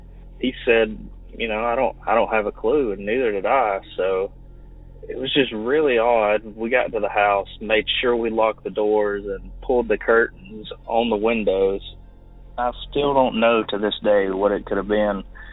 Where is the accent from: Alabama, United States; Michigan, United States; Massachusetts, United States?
Alabama, United States; I'm from Alabama.